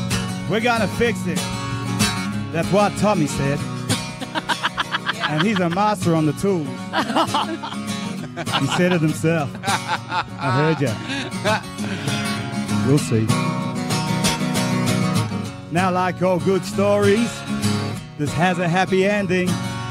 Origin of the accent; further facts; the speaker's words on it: New Zealand; moved away; originally I'm from New Zealand, but I'm from here, up the road, not far away.